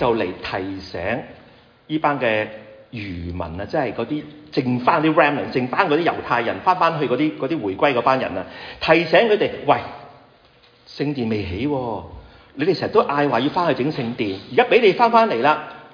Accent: Guangdong, China; 我們廣東人就這樣說

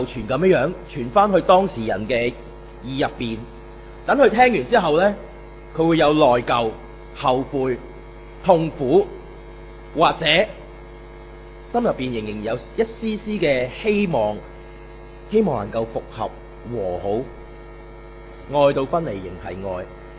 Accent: China; 就好似咧，我哋中國人都會講話啊

